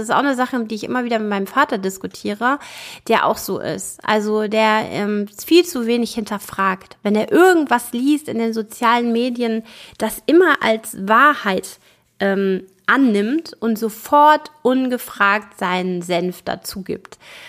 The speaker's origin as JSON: {"language": "German", "town": "Solingen", "region": "North Rhine-Westphalia", "country": "Germany", "said": "ich komme ja aus Solingen bei Düsseldorf-Köln"}